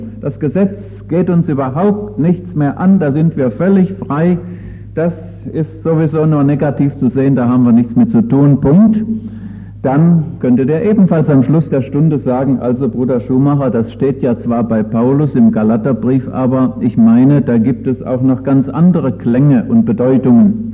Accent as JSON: {"language": "German", "region": "North Rhine-Westphalia", "country": "Germany", "said": "ich komme aus dem Siegerland, aber ich kann sagen, ich fahre in das Siegerland jährlich etwa zweimal im Durchschnitt"}